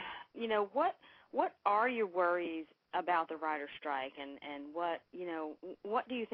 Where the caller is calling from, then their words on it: North Carolina, United States; I'm calling from North Carolina.